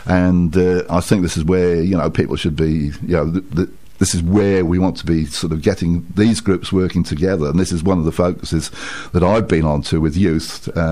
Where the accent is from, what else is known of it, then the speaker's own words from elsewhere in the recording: Cardiff, Wales, United Kingdom; born there; now in England; I was actually born in Cardiff. I'm Welsh.